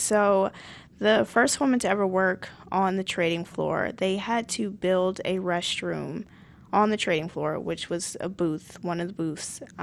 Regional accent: the South, United States; When I first started, I'm from the South, so I definitely have that Southern personality and often nice.

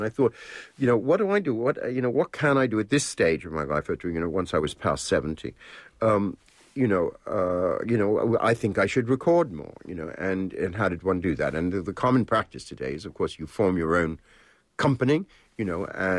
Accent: New York, United States; The ballet is wonderful because, again, growing up in New York, I was in at the beginning of and seeing the New York City Ballet in their earliest things.

